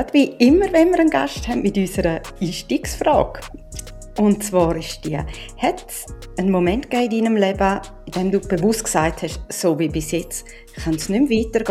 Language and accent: German; Graubünden, Switzerland; now in Chur, Switzerland; Ich bin im Engadin aufgewachsen, bin jetzt heute live in Chur.